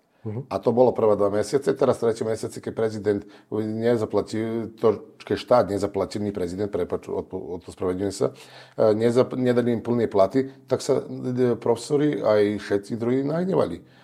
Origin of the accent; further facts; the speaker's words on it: Serbia; Slovak is a second language; now in Slovakia; Pochádzam zo Srbska, u nás boli demonstrácie, ja pamätám aj v 91. roku, aj v 99. roku boli, a v 2003.